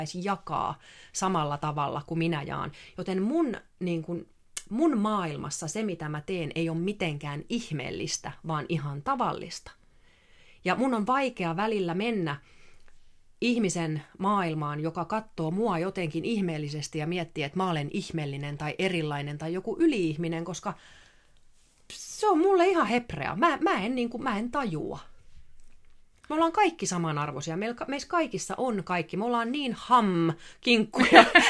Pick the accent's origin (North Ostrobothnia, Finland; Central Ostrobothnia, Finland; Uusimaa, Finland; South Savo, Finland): Uusimaa, Finland; Vantaa; mä oon ihan tavallinen ja mä oon vaan Vantaalta